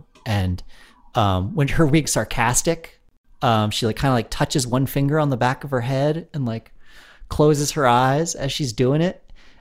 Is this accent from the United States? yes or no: no; Jamaica; Yeah, I'm Jamaican. Is that strange?